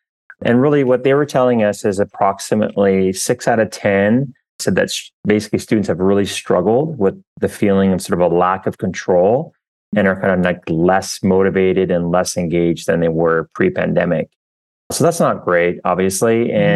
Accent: Canada; now in Norway; I head up the Kahoot at School and Home business areas here at Kahoot. Quick background, I'm Canadian, living in Norway now for last 15 years or so

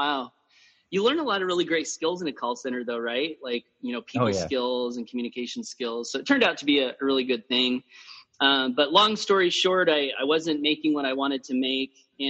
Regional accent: Blackfoot, Idaho, United States; I was raised in Southeast Idaho, a little town called Blackfoot, which is the potato capital of the world.

